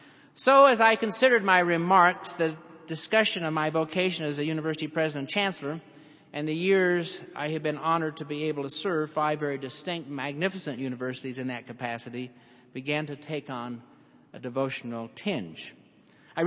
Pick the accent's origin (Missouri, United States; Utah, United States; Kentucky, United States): Utah, United States; Vernal; As you might know, I am from Vernal, Utah, where the hippest characters in town have been extinct 70 million years.